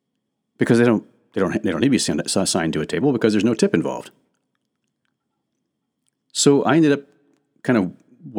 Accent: United States; because I'm American, I expect to have ice in my soda pop.

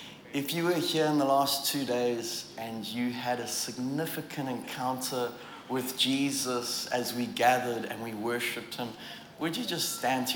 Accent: Durban, KwaZulu-Natal, South Africa; now in Australia; I grew up in Durban, South Africa.

